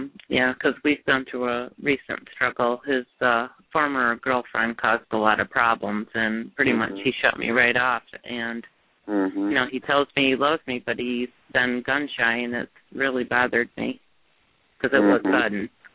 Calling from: New York, United States; I'm calling from New York, and I would like to know where my relationship with Fred is going.

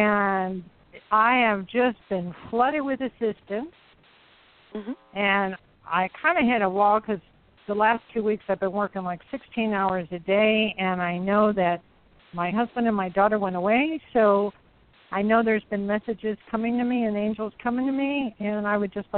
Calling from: Tucson, Arizona, United States; I'm calling from Tucson, Arizona.

